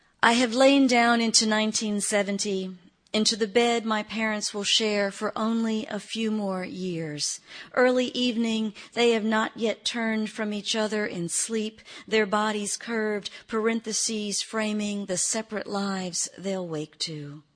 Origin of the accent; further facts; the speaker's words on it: Atlanta, Georgia, United States; growing up in Atlanta, Lester Maddox was still a popular figure